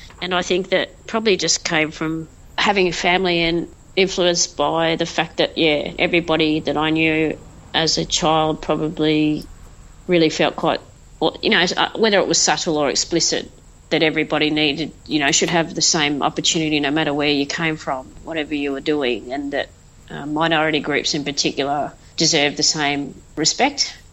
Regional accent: Tasmania, Australia; born there; I was born in Tasmania

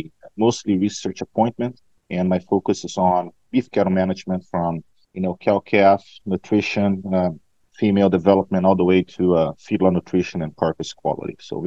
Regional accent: Brazil; moved away as an adult; also born or lived in Florida / Oregon; now in United States; I was born and raised in Brazil. I went to college in Brazil, graduated in 2003, so I was 24 at the time.

